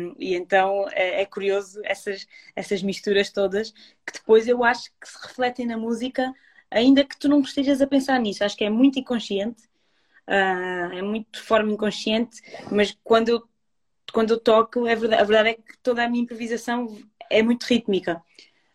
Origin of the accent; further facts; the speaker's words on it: Alentejo, Portugal; Depois cresci no Alentejo, onde também não tem nada a ver, mas que partilhava também.